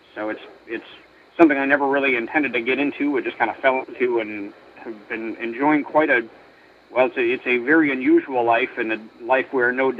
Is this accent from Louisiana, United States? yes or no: no; Minneapolis, Minnesota, United States; born there; also born or lived in Fort Dodge; I was born in Minneapolis. I spent a good deal of time in Fort Dodge, I believe 4 years to be exact.